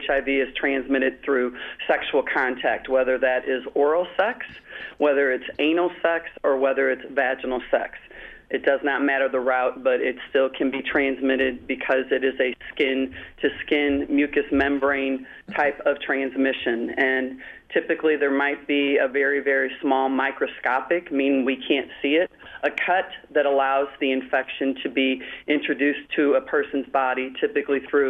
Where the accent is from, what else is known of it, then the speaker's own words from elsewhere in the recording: St. Louis, Missouri, United States; moved away as an adult; now in Alaska, United States; And I am born and raised in St. Louis and came up a long time ago as a traveling nurse and met my now then husband. So Alaska is my home and has been for 20 plus years.